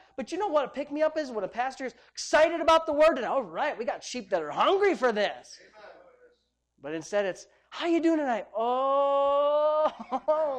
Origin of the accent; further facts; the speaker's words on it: Jamestown, United States; the house I grew up in Jamestown didn't have a big driveway.